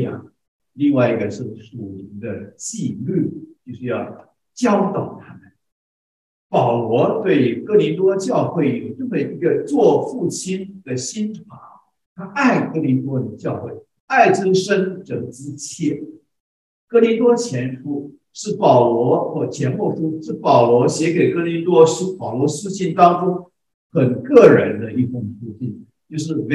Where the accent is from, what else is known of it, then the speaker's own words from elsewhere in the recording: China; 对于我们中国人吃的稀饭啊，他们简直是不容入口。